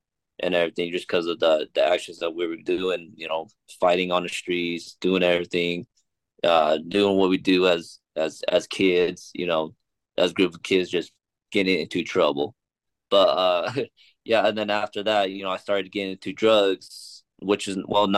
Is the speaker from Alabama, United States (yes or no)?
no; Midvale, Utah, United States; where I grew up was like around Midvale, Utah. Back then, it was like a lot of gangbanging around the Latinas.